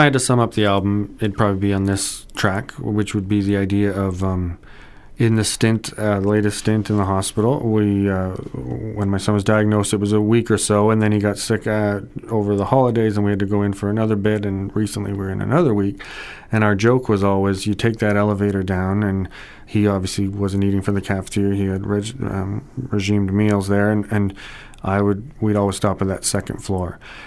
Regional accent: Chatham, Ontario, Canada; now in Guelph, Canada; Yeah, born and raised in Chatham, actually.

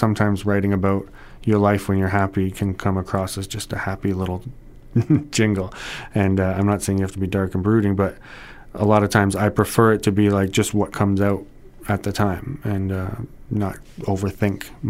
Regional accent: Chatham, Ontario, Canada; now in Guelph, Canada; Yeah, born and raised in Chatham, actually.

